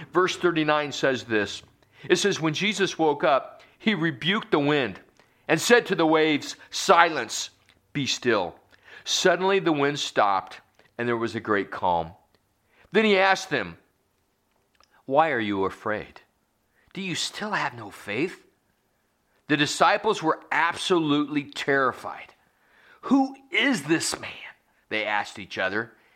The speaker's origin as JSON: {"language": "English", "town": "Oskaloosa", "region": "Iowa", "country": "United States", "said": "I'm from Oskaloosa, and we had just what I would call the tail of the storm."}